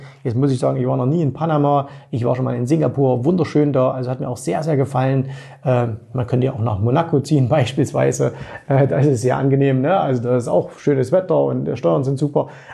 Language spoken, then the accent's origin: German; East Germany, Germany; born or raised there